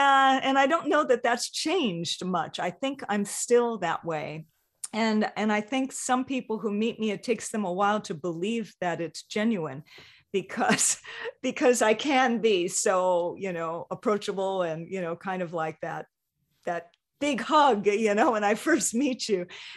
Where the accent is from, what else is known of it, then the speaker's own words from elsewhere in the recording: Hawaii, United States; as a multicultural person growing up in Hawaii and experiences that I had.